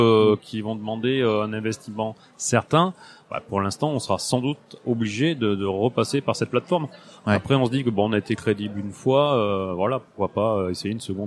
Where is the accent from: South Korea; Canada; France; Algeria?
France; Nouvelle-Aquitaine; on vient du Périgord, hein, il y a pas grand chose qui nous fait peur.